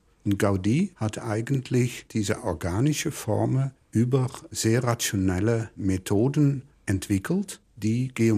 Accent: Netherlands; German is a second language; ich komme aus Holland.

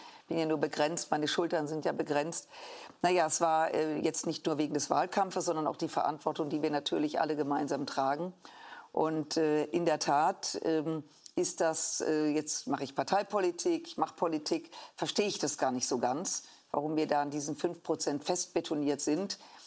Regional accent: Düsseldorf, North Rhine-Westphalia, Germany; ich komme ja aus Düsseldorf

